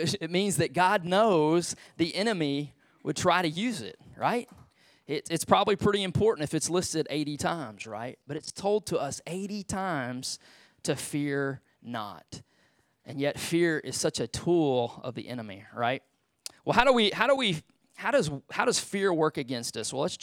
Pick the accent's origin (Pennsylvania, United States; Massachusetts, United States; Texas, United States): Texas, United States; Silsbee; I grew up in Beaumont, Silsbee, Texas, just up the road here